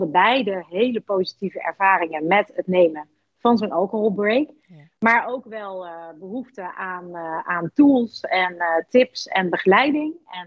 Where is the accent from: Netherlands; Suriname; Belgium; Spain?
Netherlands; Maastricht, Limburg; Ik kom inderdaad uit Maastricht. Het mooie zuiden van het land.